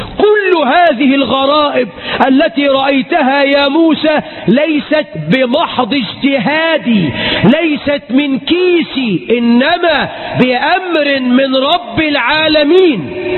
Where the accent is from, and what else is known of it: Egypt